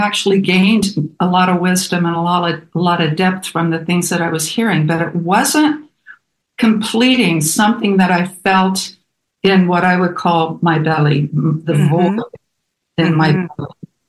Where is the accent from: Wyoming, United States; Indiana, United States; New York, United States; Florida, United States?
Indiana, United States; Muncie; moved away as an adult; also born or lived in California; I was raised Catholic in Muncie, Indiana. And a large family, five siblings. And as I graduated Ball State University, moved out of Muncie, moved to California